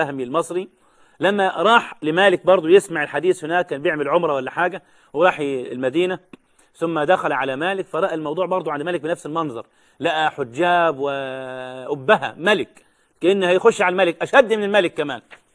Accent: Egypt; وعندنا في مصر ساعتها

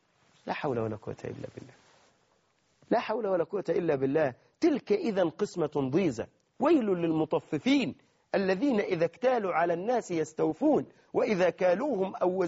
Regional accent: Egypt; يعني عندنا في مصر، عندنا في مصر، انظر انظر إلى نصارى مصر

